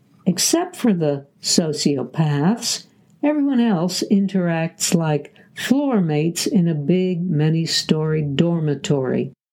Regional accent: Manhattan, New York, United States; I hadn't been to Manhattan, my hometown, in over 2 years.

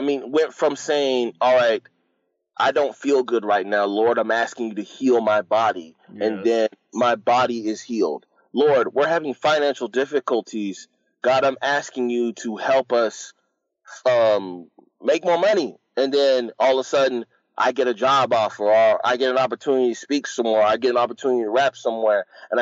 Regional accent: Dallas, Texas, United States; born there; Cause I was born in Dallas, Texas, in the hood where everybody was gangbanging and drug dealing, and I rap.

